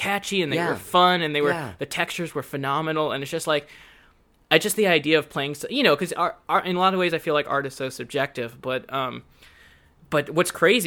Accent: Philadelphia, Pennsylvania, United States; born there; I was born in Philadelphia. I lived there for a very short time.

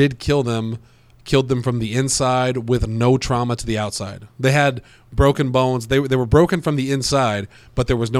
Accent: United States; I'm an American. We're going to call him Steve.

